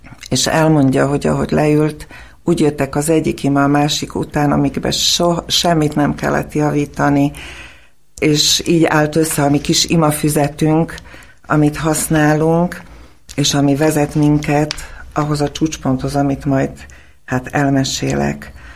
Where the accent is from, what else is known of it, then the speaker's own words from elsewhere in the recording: Bratislava, Bratislava Region, Slovakia; first language Slovak; Hungarian is a second language; moved away as an adult; Én Pozsonyba születtem. Nekem az édesanyám magyar származású, és az édesapám cseh, de az élet úgy hozta, hogy Pozsonyba találkoztak, oda jártak egyetemre, és szlovák nyelv volt az a közös nyelv, amin mi otthon beszélgettünk, ez az én anyanyelvem.